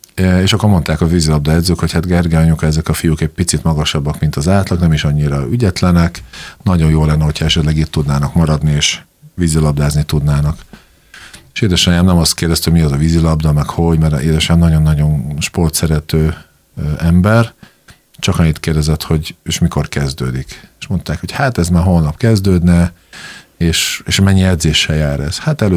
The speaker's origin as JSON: {"language": "Hungarian", "town": "Komárno", "region": "Nitra Region", "country": "Slovakia", "tie": "born or raised there", "also_born_or_lived": "Dunajská Streda", "said": "Igen, én Dunaszerdán születtem, majd utána Komáromba, Rékomáromba költöztünk édesanyámmal, elég szerény körülmények között"}